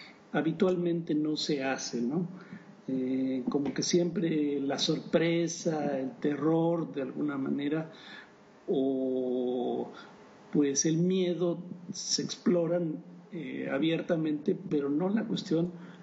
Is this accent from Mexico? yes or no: yes; Mexico; mucho de la película habla de lo que somos los mexicanos.